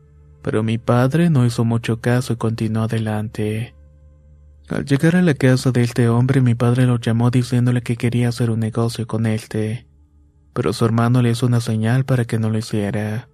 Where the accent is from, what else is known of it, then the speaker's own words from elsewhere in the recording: El Carmen de Pijilí, Azuay, Ecuador; Soy de Ecuador y quiero contar una historia que le pasó a mi padre. Vivíamos en una pequeña parroquia rural llamada El Carmen de Pijilí. Esto ubicado en la provincia de Azuay.